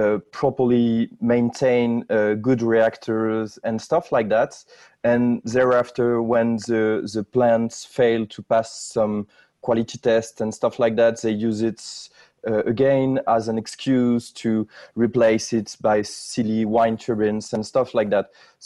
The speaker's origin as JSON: {"language": "English", "country": "France", "said": "I'm from France and we developed nuclear really early."}